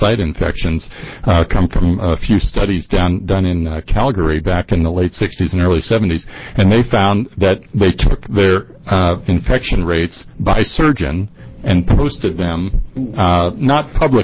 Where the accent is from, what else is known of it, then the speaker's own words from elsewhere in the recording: Pittsburgh, Pennsylvania, United States; born there; Me too. I was born in Pittsburgh.